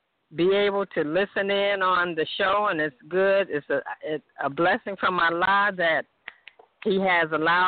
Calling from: Toledo, Ohio, United States; I'm calling from Toledo, Ohio.

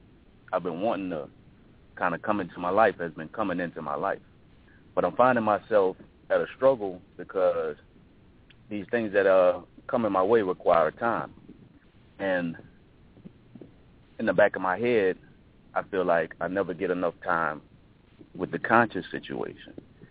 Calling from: Baton Rouge, Louisiana, United States; Baton Rouge.

